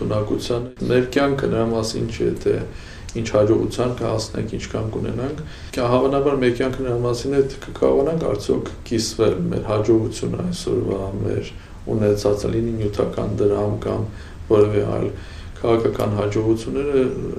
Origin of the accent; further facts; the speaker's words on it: Yerevan, Armenia; բայց իրականում Երևանցի եմ և ինչպես ծնվել եմ Երևան քաղաքի Դեմիրճյան փողոցում, այդպես էլ շարունակում եմ ապրել։